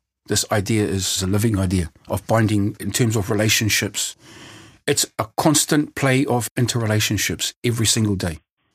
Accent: New Zealand; I'm from Aotearoa, New Zealand.

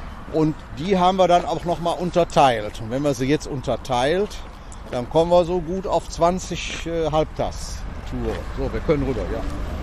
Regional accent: Cologne, North Rhine-Westphalia, Germany; als Kölner

